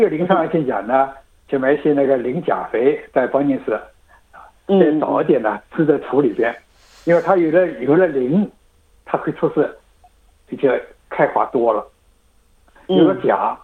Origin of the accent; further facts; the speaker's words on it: Guangdong, China; 就是我们广东人煲汤的那个霸王花